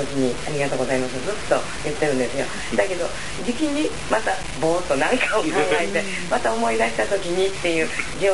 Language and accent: Japanese; Wakayama, Japan; 和歌山から来ました、